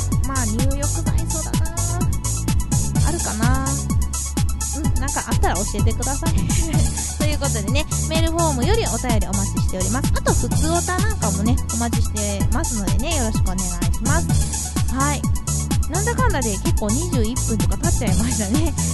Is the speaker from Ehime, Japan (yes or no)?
no; Fujisawa, Kanagawa, Japan; 僕の地元湘南藤沢では鳩サブレが有名です。